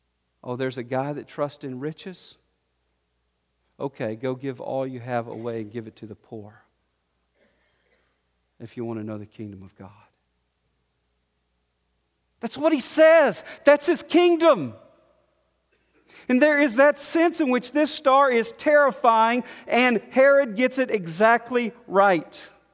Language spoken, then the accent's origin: English; Montgomery, Alabama, United States; Now, I grew up in Montgomery, Alabama. And there's a town outside of Montgomery that was sort of the butt of all of our jokes when I was a kid.